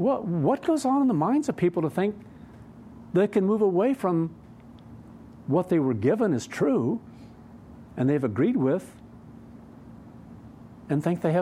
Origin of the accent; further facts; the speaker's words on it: Kansas, United States; born or raised there